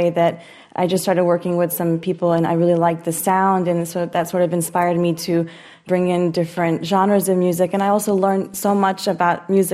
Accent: Texas, United States; moved away; is based on a melody that I learned going to my temple growing up in Texas. I left Texas a number of years ago

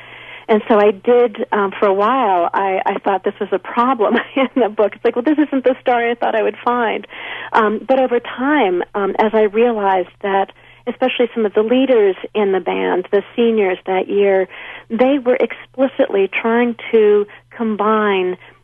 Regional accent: Indiana, United States; something that had not been my own experience growing up in the Indiana of a generation earlier.

